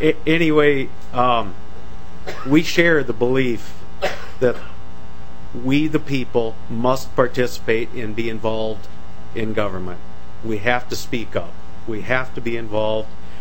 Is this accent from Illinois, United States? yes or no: no; Blooming Prairie, Minnesota, United States; I'm a farmer from Blooming Prairie, Minnesota.